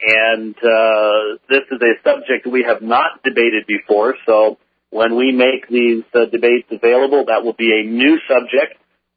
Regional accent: Phoenix, Arizona, United States; which has re-erupted again, by the way, in my hometown of Phoenix, Arizona

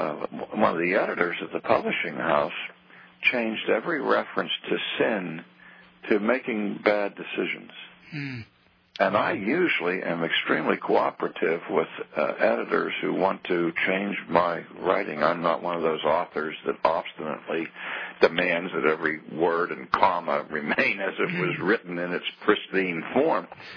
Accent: Pittsburgh, Pennsylvania, United States; and so since I'm from Pittsburgh, I get the sports wrap-up every evening

